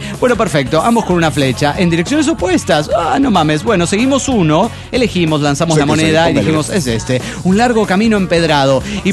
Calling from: Morelia, Michoacán, Mexico; Soy la hippie de Morelia, Michoacán.

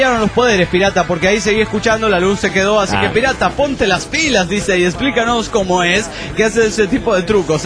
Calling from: Delta, Colorado, United States; … de Delta Colorado.

